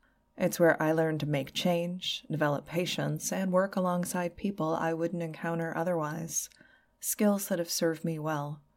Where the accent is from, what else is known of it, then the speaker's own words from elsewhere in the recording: Detroit, Michigan, United States; I actually have fond memories of the Burger Chef location I grew up with in Metro Detroit.